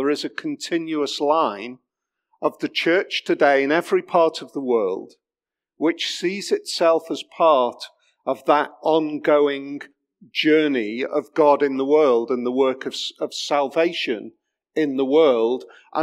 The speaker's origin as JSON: {"language": "English", "country": "United Kingdom", "said": "I carry my passport. It tells me that I'm British."}